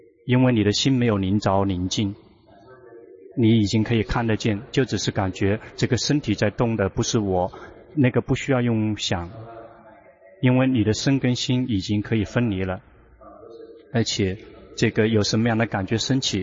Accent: Thailand; Chinese is a second language; 中国人跟泰国人不同，我们泰国人拿到话筒害怕，就会紧张

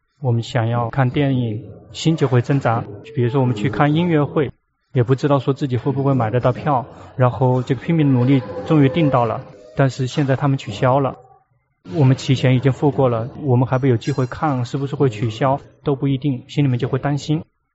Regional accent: Thailand; 我们泰国人，我们并不是真正的佛教徒，我们信奉佛教仅仅只是信奉的是鬼

